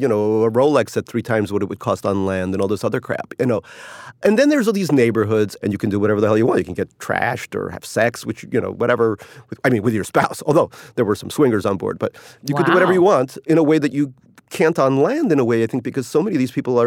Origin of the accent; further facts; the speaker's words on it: Queens, New York, United States; You know, I grew up in Queens, and being a spicy meatball, I thought was funny.